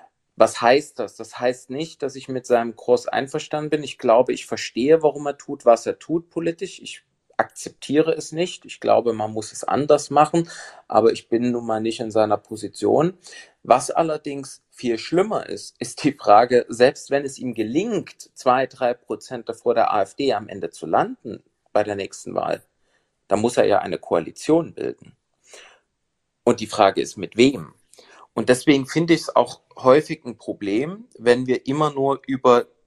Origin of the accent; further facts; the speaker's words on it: Saxony, Germany; Ich meine, man kennt das als Sachse